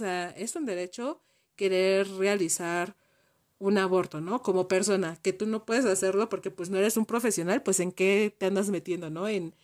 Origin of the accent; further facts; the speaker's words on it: State of Mexico, Mexico; nosotros somos del Estado de México, estamos cerca del distrito